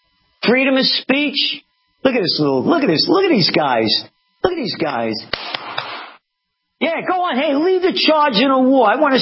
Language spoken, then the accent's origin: English; Bronx, New York, United States; born there; I'm Italian-American. A Napolitano, born in the Bronx.